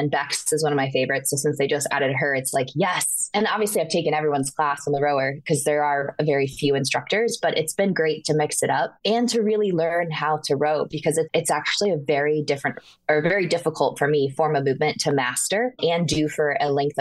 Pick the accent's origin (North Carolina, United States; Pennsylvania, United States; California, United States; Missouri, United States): North Carolina, United States; now in Maryland, United States; I'm from North Carolina. So I was there when all this kind of started and now I'm in Maryland.